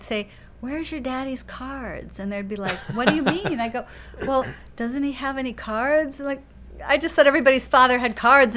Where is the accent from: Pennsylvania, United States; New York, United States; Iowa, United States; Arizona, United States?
New York, United States; New York City; well, first of all, I was born in New York, and we were living in New York City.